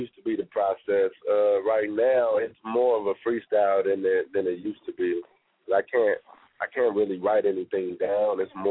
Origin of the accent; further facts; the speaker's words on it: Houston, Texas, United States; I'm from a third ward, man. Got family all over, though. Went to school in Turner Elementary, Yates High School, TSU. I've been in that area for a minute.